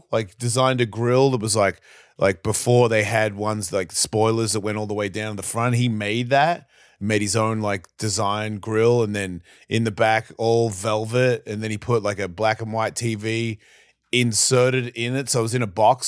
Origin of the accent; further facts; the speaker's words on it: Australia; I'm Australian.